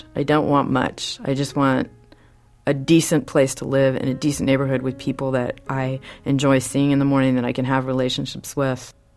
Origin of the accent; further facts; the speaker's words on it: Texas, United States; moved away as an adult; now in New York City, United States; I came here 30 years ago. I don't want to say I bought into the dream. I grew up in Texas. I never thought I would end up anywhere but New York City.